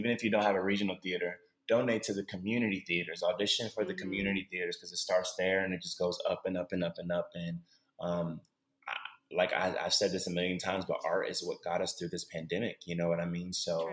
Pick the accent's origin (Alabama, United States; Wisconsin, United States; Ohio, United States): Ohio, United States; Cleveland; I'm actually I'm born and raised in Cleveland, Ohio.